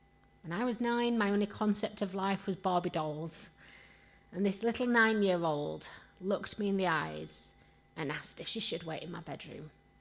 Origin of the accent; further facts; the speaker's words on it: Rotherham, Yorkshire and the Humber, United Kingdom; accent: Yorkshire; I cannot shake off the Yorkshire accent. And to be honest, I don't want to shake off the Yorkshire accent because it's the salt of the earth right here. But growing up in Rotherham